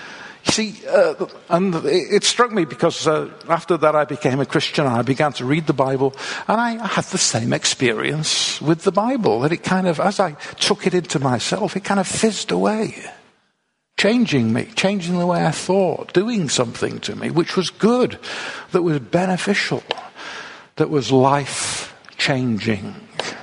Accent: Manchester, North West England, United Kingdom; You know, when I was a boy, I grew up in Manchester, and it's nice to come to Bangor, because when we were in Manchester, we often came out to Wales.

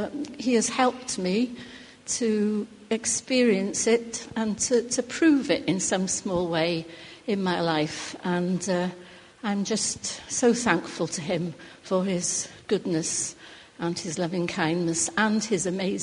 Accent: Cardiff, Wales, United Kingdom; I'm from Cardiff. I was brought up in a Christian home.

